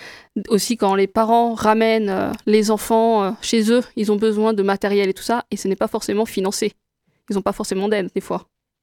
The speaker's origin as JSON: {"language": "French", "town": "Le Mans", "region": "Pays de la Loire", "country": "France", "tie": "born or raised there", "said": "Et en plus, c'est sur le Mans, donc ma ville natale, et elle est très peu connue."}